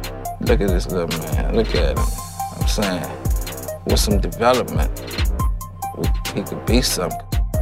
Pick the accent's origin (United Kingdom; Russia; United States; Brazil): United States; New Orleans, Louisiana; We grew up in New Orleans, homie. It's just like it is.